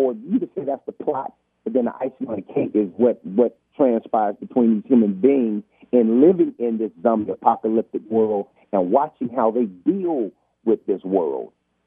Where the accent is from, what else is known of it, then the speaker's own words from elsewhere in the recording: Atlanta, Georgia, United States; We both grew up in the South. We're from the South. He grew up in Memphis. I in Atlanta.